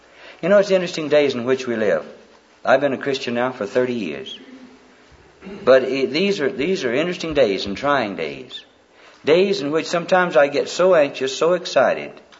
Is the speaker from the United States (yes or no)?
yes; Alabama, United States; moved away; I was born and raised in Alabama, and my wife is from Minnesota. Both of our children were born in California, and we live in Colorado.